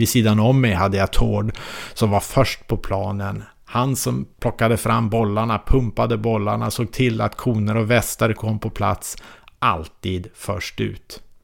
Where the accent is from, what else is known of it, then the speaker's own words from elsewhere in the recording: Umeå, Västerbotten County, Sweden; Jag är uppvuxen i Umeå